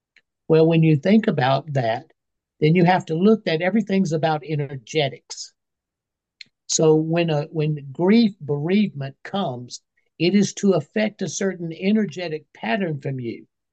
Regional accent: South Carolina, United States; You know, I'm from South Carolina. Hell, everybody goes to hell where I come from.

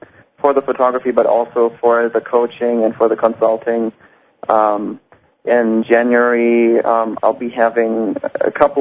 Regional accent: Germany; originally I'm from Germany

